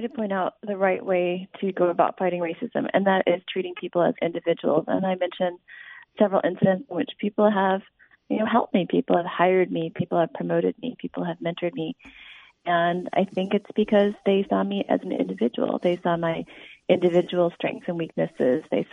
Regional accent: United States; born in this country, but I'm always asked, where am I really from? I'm really from America. I've been told to go back to where I came from, and I was born in America.

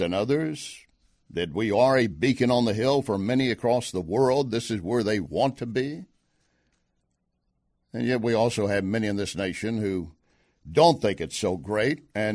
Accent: the South, United States; I'm from the South. I know exactly what it means.

